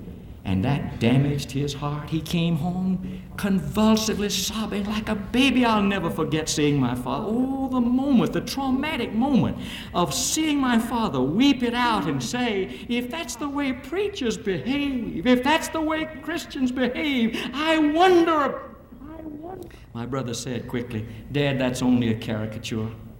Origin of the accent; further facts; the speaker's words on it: Opelika, Alabama, United States; I worked for a while in the A&P store in my hometown of Opelika, Alabama.